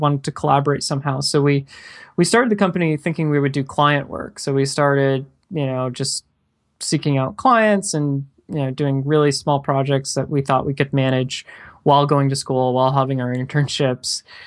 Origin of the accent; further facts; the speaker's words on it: Clearwater, Florida, United States; now in Orlando, United States; I still am in Orlando. So I've been in Orlando about 10 years. But I grew up in Clearwater, Florida. So yeah, so didn't go far.